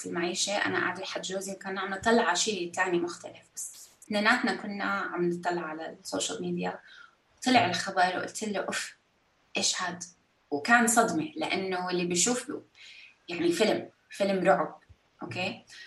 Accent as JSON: {"language": "Arabic", "country": "Kuwait", "tie": "born there", "said": "أنا من مواليد الكويت، وإحنا عشنا حرب الخليج، بس لما صارت حرب الخليج كان عمري 6 سنين وما كنا بالكويت، كنا مسافرين"}